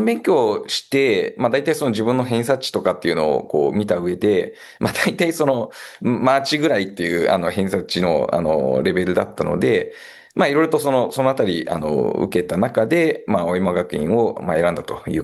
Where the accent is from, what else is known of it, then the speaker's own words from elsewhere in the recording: Yokohama, Kanagawa, Japan; also born or lived in Machida; 私出身は神奈川県の横浜市に、なりまして、まあ、生まれたのは実は町田市、東京の町田市なんですけれども、まあ、5歳ぐらいから横浜に、過ごしてましたので、まあ、出身は横浜というふうに言っております。